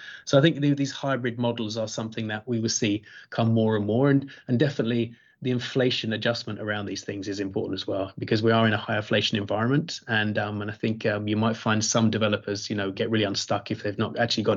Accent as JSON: {"language": "English", "country": "United Kingdom", "said": "I'm a Brit"}